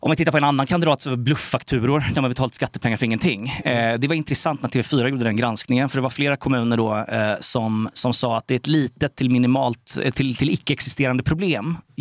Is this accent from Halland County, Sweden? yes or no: yes; Halmstad, Halland County, Sweden; Halmstad vann ju, och det väckte lite frågetecken hos mig som ju identifieras som Halmstadbo.